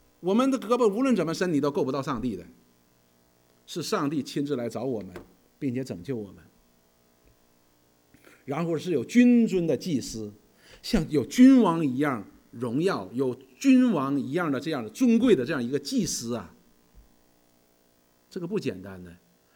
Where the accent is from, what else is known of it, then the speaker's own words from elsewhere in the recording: China; 我们中国人觉得说，哎，我是个中国人，我很自豪，我是中国人，我们有5000年的历史，灿烂的文化。